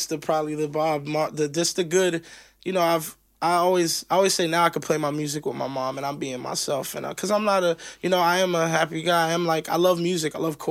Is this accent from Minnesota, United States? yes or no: no; Miami, Florida, United States; You know, growing up in Miami, it's a really fast city, you know, and it's a lot of stuff going on, and you see things